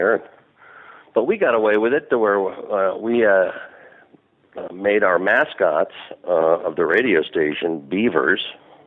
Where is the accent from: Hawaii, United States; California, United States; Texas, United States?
California, United States; Los Angeles; as a listener, growing up in Los Angeles, listening to the Boss Jocks on KHJ